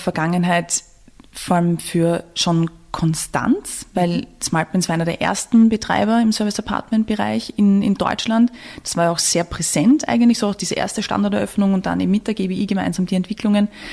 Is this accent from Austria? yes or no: yes; Vienna, Austria; gebürtige Wienerin, wie man auch hört, das geht auch nicht mehr weg.